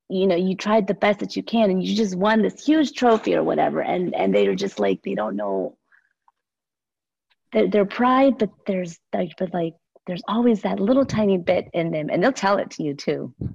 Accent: Laos; oh, I'm from Laos, and half the time you don't even know if the other person even knows where that is.

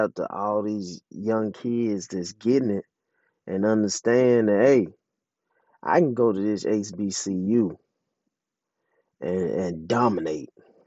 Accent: Jackson, Mississippi, United States; I'm a Jacksonian. I'm from Jackson, Mississippi, and Jackson State is in Jackson, Mississippi, and that's my alma mater.

